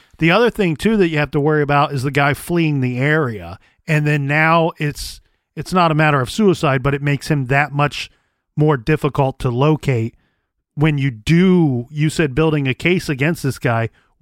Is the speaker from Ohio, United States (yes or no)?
yes; Columbus, Ohio, United States; I know from growing up, born and raised in Columbus, here in Columbus